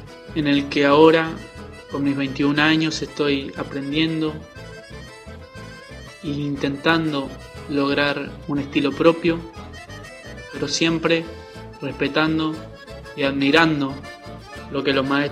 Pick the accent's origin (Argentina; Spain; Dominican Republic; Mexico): Argentina; Herrera, Entre Ríos; soy de Herrera, un pueblito pegadito al Palacio San José, en donde comencé mi vida musical